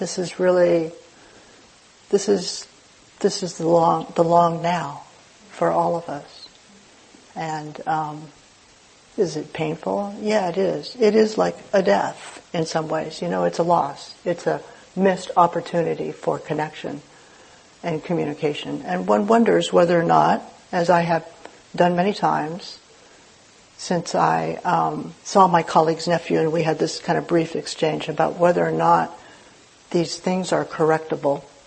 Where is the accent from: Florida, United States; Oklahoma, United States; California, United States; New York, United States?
California, United States; Berkeley; And I grew up in Berkeley, just so, you know. I mean, it's not like I grew up in Arkansas or something like